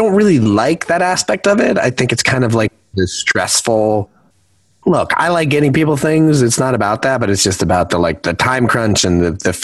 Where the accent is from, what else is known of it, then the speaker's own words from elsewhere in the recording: East Coast, United States; now in Los Angeles, United States; I live in LA, so it's, you know, 75 degrees out. It's, there is no, for me growing up on the East Coast